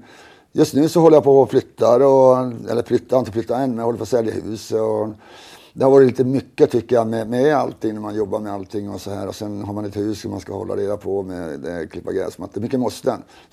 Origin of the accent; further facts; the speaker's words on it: Kiruna, Norrbotten County, Sweden; Jag är född i Kiruna. Så man var mycket ute i naturen och fiska och jaga och också ända från barnsdomen liksom.